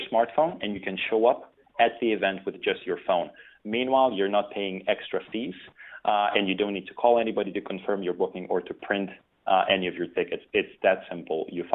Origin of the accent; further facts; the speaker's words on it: Lithuania; while I was growing up in Lithuania, which is where I'm from originally